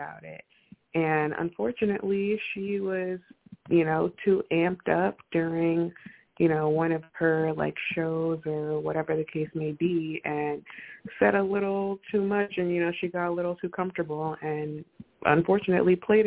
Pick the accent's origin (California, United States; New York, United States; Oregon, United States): New York, United States; I'm from New York, so, like, she's huge.